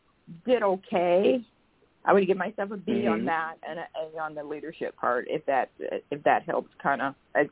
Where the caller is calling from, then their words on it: Georgia, United States; From Georgia.